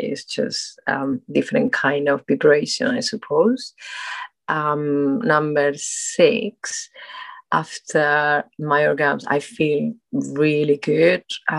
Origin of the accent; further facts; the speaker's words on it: Spain; English is a second language; now in United Kingdom; I'm 43 years old. I'm straight. My country, I'm from Spain, but I'm based in UK, in England.